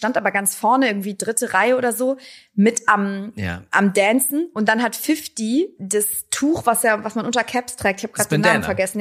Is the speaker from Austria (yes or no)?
no; Minnetonka, Minnesota, United States; Ja, ich komme aus Minnetonka.